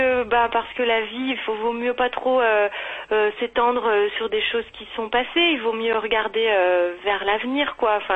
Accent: Vienne, Auvergne-Rhône-Alpes, France; born there; also born or lived in Lyon; now in Brittany, France; Ah je suis née à Vienne, à l'hôpital Lucien Hussel, il n'y a rien de... je revendique plutôt ça, voilà, après j'ai beaucoup vécu à Lyon surtout, et puis là je suis partie m'expatrier

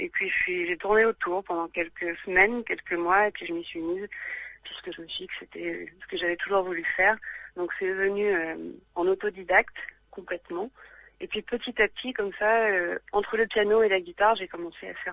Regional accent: Lyon, Auvergne-Rhône-Alpes, France; Alors je suis une pure lyonnaise, oui, 100% pure Lyon.

